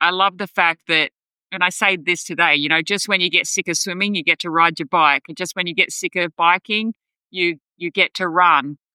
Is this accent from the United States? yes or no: no; Australia; my home country of Australia